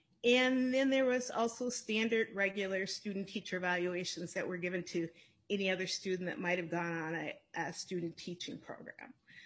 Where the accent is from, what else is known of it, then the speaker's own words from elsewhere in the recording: Minnesota, United States; As a child growing up in Minnesota public schools, I would have loved to have a teacher teacher leader of color.